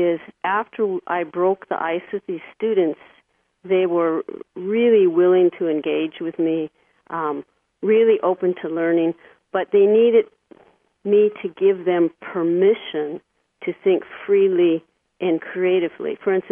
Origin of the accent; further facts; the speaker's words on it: United States; as an American, I didn't have wasta.